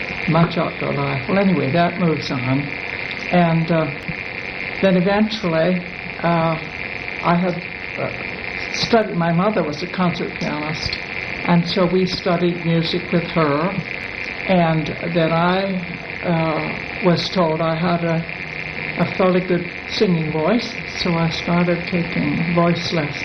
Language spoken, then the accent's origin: English; Alhambra, California, United States; I was born in Alhambra, California, which is very close to Los Angeles and also Pasadena, and one of two. I have an older sister, 2 years older, and lived most of my life in Alhambra.